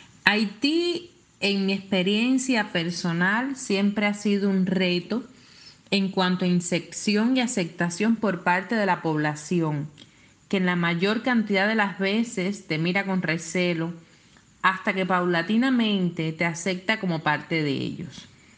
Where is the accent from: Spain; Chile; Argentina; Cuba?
Cuba; born there; En el caso de mi país de nacimiento, las mujeres que nos dedicamos en el ámbito cubano, o sea, soy cubana de nacimiento